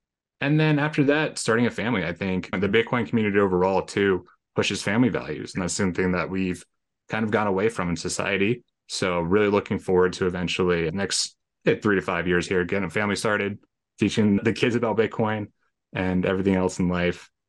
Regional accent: East Coast, United States; I'm from the East Coast, United States, and I'm traveling all on the West Coast for the next year and a half

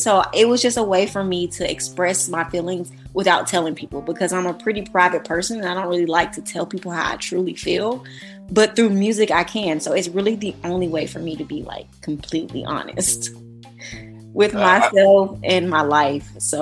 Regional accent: Morrow, Georgia, United States; also born or lived in Atlanta; I'm from Atlanta, Georgia, but I grew up in a town called Morrow, Georgia, which is like in Plain County, which is like 15 minutes from the city.

